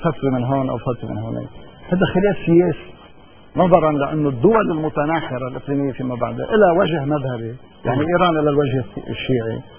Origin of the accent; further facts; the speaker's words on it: Lebanon; بس لانه مثل ما قلنا لبنان بلد محايد، اذا نحن كلبنانيين ما بدرنا بحل هاي اموره